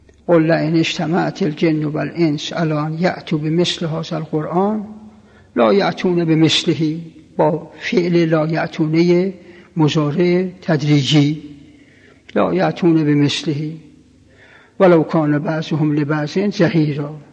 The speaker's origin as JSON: {"language": "Persian", "region": "Qom", "country": "Iran", "tie": "born or raised there", "said": "حالا ما اینجا در قوم بزرگ شدیم، بله"}